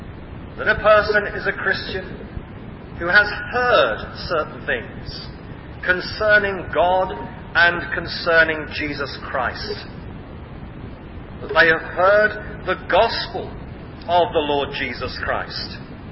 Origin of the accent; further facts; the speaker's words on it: England, United Kingdom; Is it because I've got a beard? Is it because I'm English?